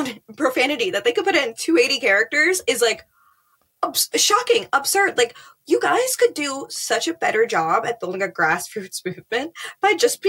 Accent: Queens, New York, United States; I was born and raised in Queens, like, it is one of the most diverse places in like the world.

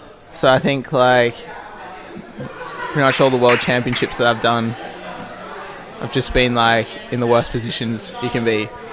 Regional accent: Australia; especially as an Australian

